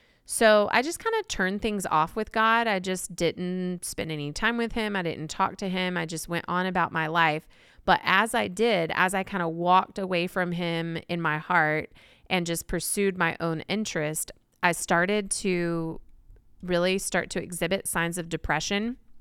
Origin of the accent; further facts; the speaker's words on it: East Coast, United States; He's from the West Coast. I'm from the East Coast.